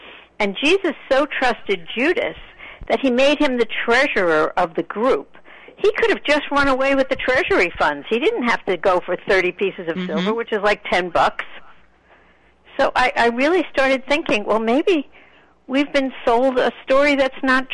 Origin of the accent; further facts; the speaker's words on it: Hicksville, New York, United States; I grew up in Hicksville, Long Island.